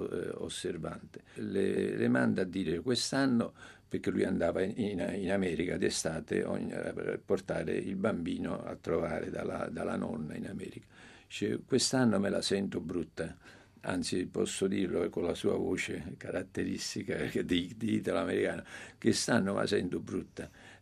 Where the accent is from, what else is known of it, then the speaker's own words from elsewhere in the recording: Naples, Campania, Italy; e io sono napoletano, nella Piazza dei Martiri, che sta vicino a Via di Mille, vicino a casa mia, al centro